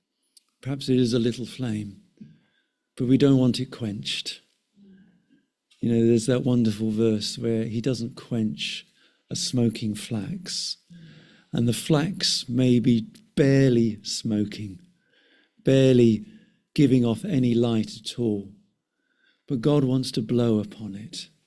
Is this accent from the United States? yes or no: no; North West England, United Kingdom; I come from the Wirral, just not far from North Wales.